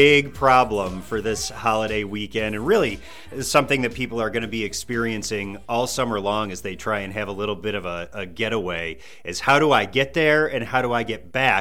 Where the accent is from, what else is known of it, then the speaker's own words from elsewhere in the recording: Rochester, New York, United States; That is true. That's right.